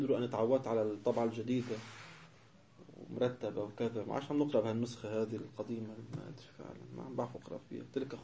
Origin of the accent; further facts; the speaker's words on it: South Lebanon, Lebanon; ميسي في عنا بلبنان بجنوب خلف قريتنا بسير على حدود مع فلسطين.